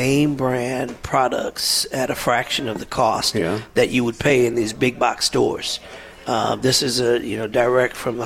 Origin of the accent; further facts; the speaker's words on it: New Orleans, Louisiana, United States; But I'm from New Orleans, so I'm used to that.